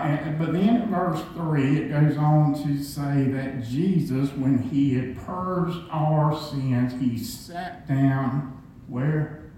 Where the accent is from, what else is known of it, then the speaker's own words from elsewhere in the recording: United States; I'm a very prideful person as far as an American. I thank God I'm American.